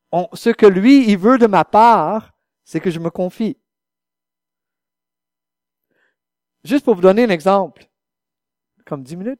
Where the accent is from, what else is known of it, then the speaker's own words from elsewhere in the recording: United States; French is a second language; Comme on vient des États-Unis, c'est pas donné, ça.